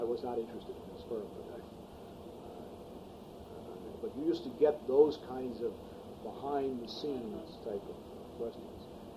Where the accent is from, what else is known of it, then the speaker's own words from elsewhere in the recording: Cleveland, Ohio, United States; knew I was from Cleveland